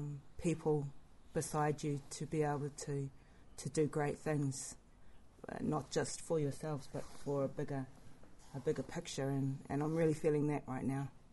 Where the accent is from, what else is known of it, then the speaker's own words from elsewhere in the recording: Northland, New Zealand; I come from New Zealand on the coast, on the east coast, north of Auckland, north of Whangarei. just a little place, which I love.